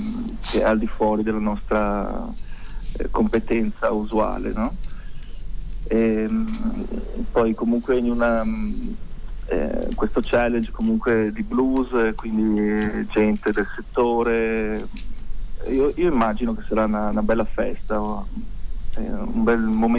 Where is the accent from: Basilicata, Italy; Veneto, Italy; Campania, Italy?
Veneto, Italy; Io sono di Coragliano Veneto